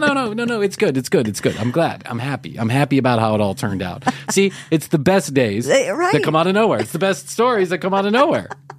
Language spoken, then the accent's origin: English; Ireland; I should know this as an Irish person, but I have no idea.